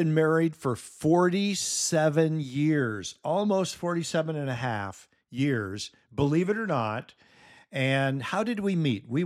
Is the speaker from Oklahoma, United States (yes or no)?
no; Minnesota, United States; And so we both were born and raised in Minnesota, USA, and we've lived in the United States our entire lives.